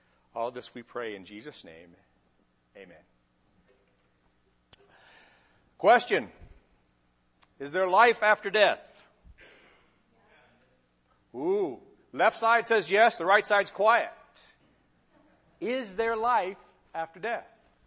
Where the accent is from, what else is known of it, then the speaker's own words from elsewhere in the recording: Bible Belt, United States; as I was raised kind of in the Bible Belt